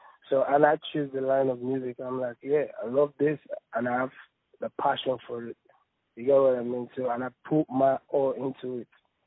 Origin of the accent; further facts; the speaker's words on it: Nigeria; English is a second language; moved away as an adult; now in Australia; Originally, I'm from Nigeria. And I moved to Australia to do some studies, to continue my studies